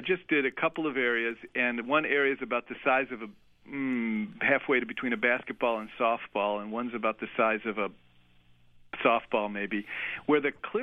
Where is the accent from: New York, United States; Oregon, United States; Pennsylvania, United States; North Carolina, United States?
North Carolina, United States; Charlotte; I'm from Charlotte, North Carolina.